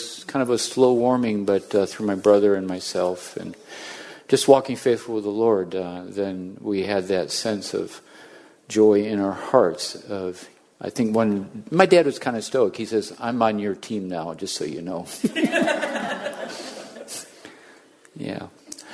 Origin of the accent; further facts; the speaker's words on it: Hilton, New York, United States; 1982, we got on the Greyhound bus in downtown Rochester. And kind of like never came back, kind of. I come from Hilton. We come from Hilton High School.